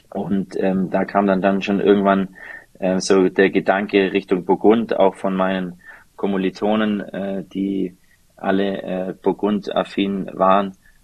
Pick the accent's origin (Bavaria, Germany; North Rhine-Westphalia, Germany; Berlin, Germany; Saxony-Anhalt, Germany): Bavaria, Germany; Dort, wo halt mein Herz hingehört und hier der Bayerische Bodensee, wo ich aufgewachsen bin.